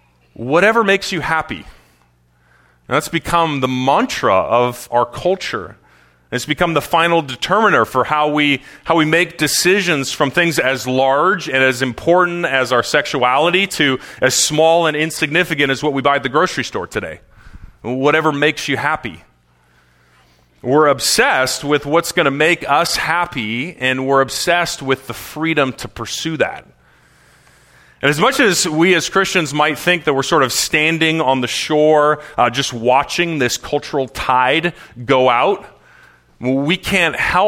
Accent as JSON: {"language": "English", "country": "Canada", "lives_now": "United States", "said": "Even being Canadian, I know this fairly well. I'm going to have to study for my citizenship exam at some point coming up."}